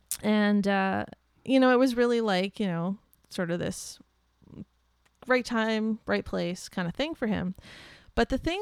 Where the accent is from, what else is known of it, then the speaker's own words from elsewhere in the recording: Thunder Bay, Ontario, Canada; being a woman growing up in Thunder Bay, you know, walking down the street by yourself sometimes at night was unpleasant